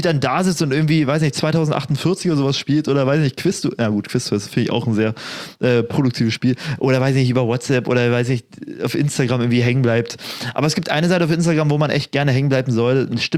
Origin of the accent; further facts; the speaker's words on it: Cottbus, Brandenburg, Germany; now in Hamburg, Germany; Ich habe keine, so in einem Monat habe ich keine Wohnung mehr in Hamburg. Meine Heimat in Cottbus?